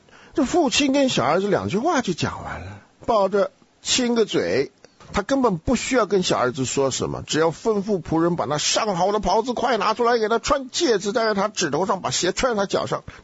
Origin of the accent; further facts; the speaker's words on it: Taiwan; 他们对于我这个从台湾来的，还真是有点耐性啊，有点兴趣。